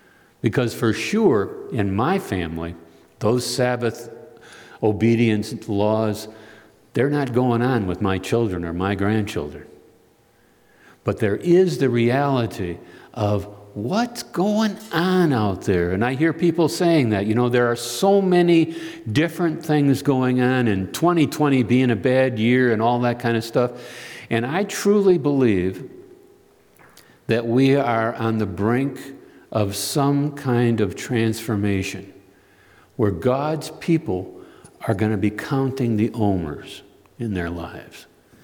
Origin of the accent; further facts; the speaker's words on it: Chicago, Illinois, United States; when I was growing up in Chicago, in Roseland, my dad was a perennial elder